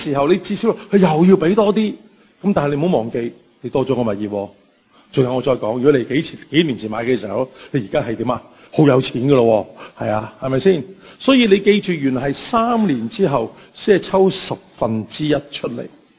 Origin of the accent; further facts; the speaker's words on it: Hong Kong; 这个观念有时候我们香港人会熟悉一些。